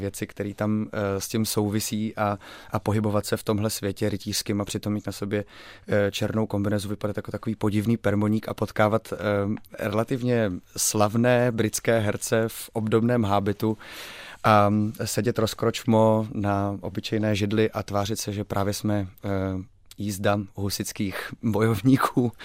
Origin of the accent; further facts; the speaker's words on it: Plzeň, Plzeň Region, Czechia; Ano, jsem Plzeňák a všechny možný hudební projekty jsem tam měl